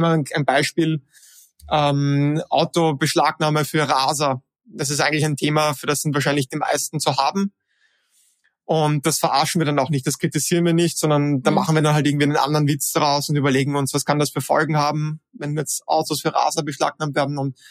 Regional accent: Vienna, Austria; weil wir sind aus Wien, wir leben in Wien

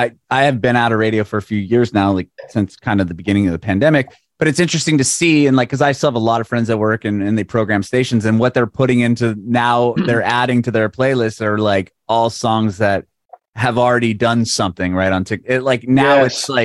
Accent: San Diego, California, United States; now in Nashville, United States; Actually, I'm in Nashville now, but I'm originally from San Diego

